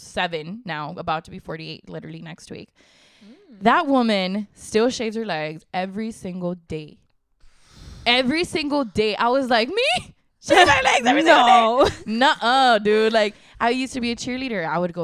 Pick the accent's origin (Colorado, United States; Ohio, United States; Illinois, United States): Illinois, United States; Chicago; Like, I'm from Chicago. That's literally what I would do to school.